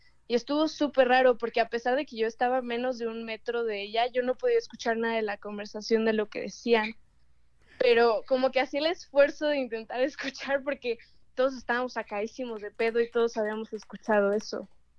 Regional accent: Toluca, State of Mexico, Mexico; soy de Toluca.

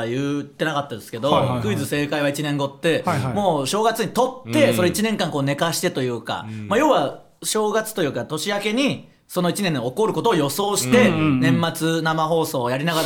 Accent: Okayama, Japan; あの岡山出身ですけど、

